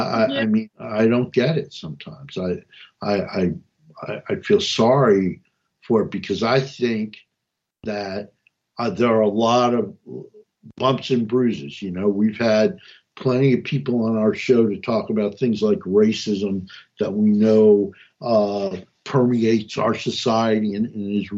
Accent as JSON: {"language": "English", "region": "New Jersey", "country": "United States", "said": "I ran amok in Montgomery County, and I came from North New Jersey"}